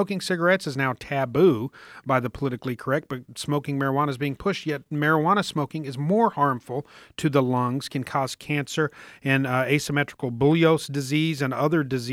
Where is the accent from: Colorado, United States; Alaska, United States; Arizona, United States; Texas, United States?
Colorado, United States; Denver; Yeah, and my home state of Colorado, out of Denver